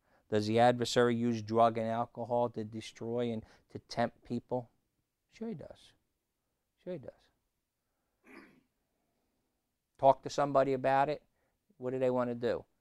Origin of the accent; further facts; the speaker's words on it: Norristown, Pennsylvania, United States; And I'm from Norristown. That's pretty damn bad.